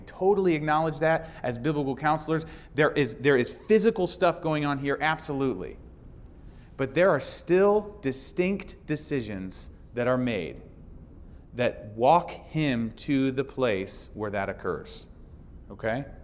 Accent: Cleveland, Ohio, United States; So guys, I don't promise, but I'm from Cleveland.

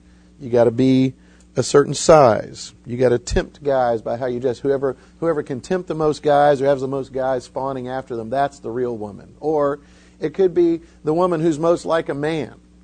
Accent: Florida, United States; I grew up in Florida, so we don't have hurricanes.

